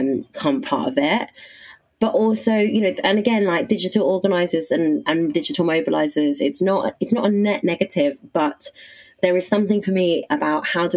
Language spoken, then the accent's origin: English; South Africa; And I grew up partly in South Africa and spent most of my 20s in South Africa and really learned a lot from political movements there. And I'm a South African citizen.